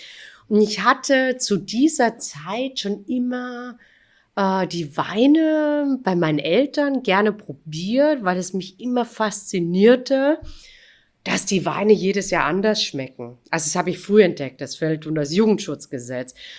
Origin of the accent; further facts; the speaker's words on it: Freiburg, Baden-Württemberg, Germany; mein Vater war Opernsänger und ich bin mehr oder weniger am Freiburger Stadttheater groß geworden.